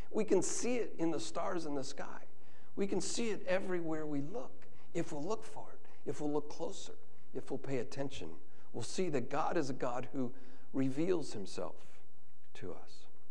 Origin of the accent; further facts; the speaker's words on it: Chicago, Illinois, United States; I grew up around the Chicago area, the suburbs of Chicago